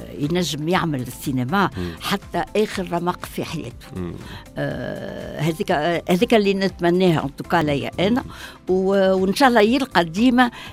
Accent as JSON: {"language": "Arabic", "country": "Tunisia", "said": "ما عادش فخور باش يقول انا تونسي. نسخات كبخصة معناتها عمري انا لظنيت اللي بلادي تنجم تكون بلاد راسيست لهالدرجة."}